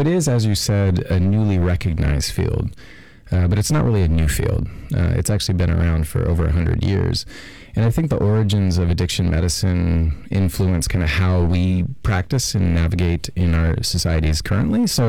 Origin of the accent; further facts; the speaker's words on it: Montana, United States; So I grew up in Montana, and I think my interest in addiction really started then.